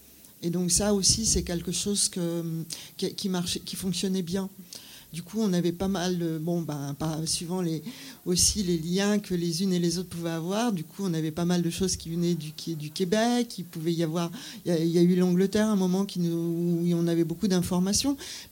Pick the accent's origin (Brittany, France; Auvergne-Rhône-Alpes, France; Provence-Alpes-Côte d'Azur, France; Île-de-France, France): Brittany, France; Moi, je venais de Bretagne.